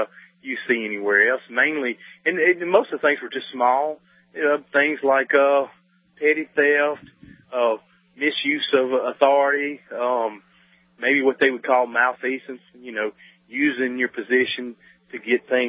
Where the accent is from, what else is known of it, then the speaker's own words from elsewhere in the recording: the South, United States; You know, not to put down, because I'm from the South. I haven't always lived there.